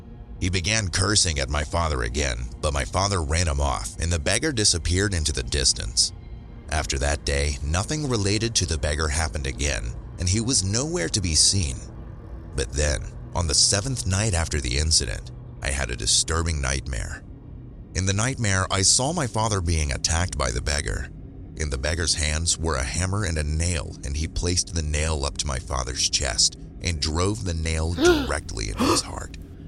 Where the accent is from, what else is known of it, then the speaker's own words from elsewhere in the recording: India; from India. I'm currently in high school and live in an urban area.